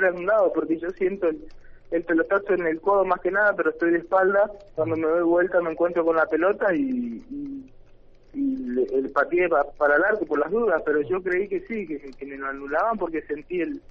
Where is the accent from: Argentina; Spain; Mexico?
Argentina; Resistencia, Chaco; no se podía todavía por el tema del cambio de domicilio, porque somos de Resistencia, entonces claro, se dificultó un poco